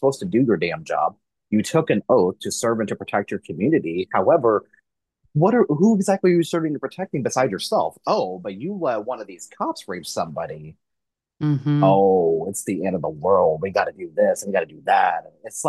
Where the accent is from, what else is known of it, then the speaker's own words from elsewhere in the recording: Missouri, United States; And I live in Kansas. I grew up in Missouri, you know, born and raised.